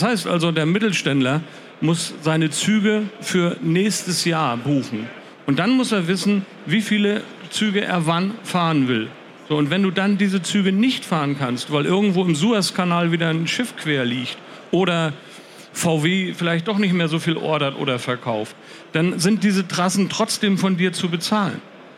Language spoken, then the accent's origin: German; Hamburg, Germany; Das sind wir beide als Hamburger